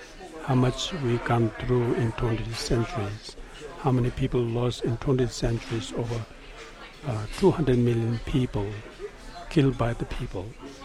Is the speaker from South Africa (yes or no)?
no; India; English is a second language; now in United States; I grew up in India. I'm living in the United States, but I can eat every day the rice which grow from India.